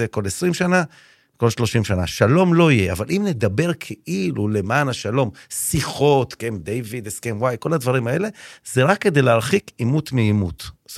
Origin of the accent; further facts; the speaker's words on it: Tel Aviv, Tel Aviv District, Israel; born there; אני נולדתי בתל אביב, אתה יודע, אשכנזים, שלושה ילדים